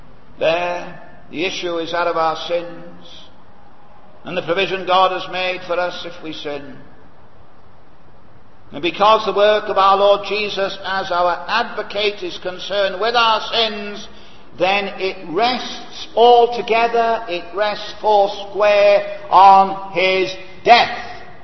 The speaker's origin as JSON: {"language": "English", "region": "Wales", "country": "United Kingdom", "said": "you know I come from Wales"}